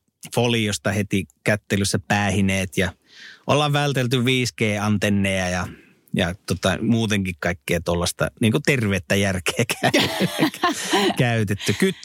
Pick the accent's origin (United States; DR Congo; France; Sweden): Sweden; born there; toi Ruotsi, sehän on mun synnyinmaani